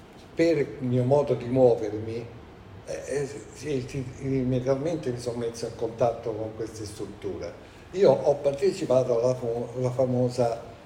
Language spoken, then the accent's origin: Italian; Rome, Lazio, Italy; Io sono romano.